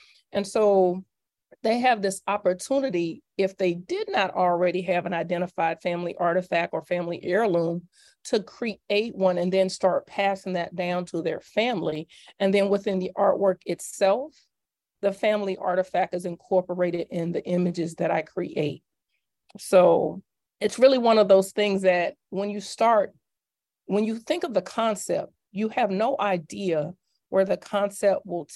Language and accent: English; Atlanta, Georgia, United States; I'm from Atlanta.